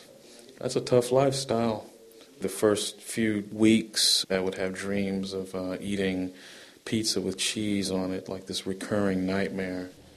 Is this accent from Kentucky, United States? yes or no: no; Texas, United States; Like, this is kind of weird. I come from Texas. Everything's, you know, our vegetables have meat in them.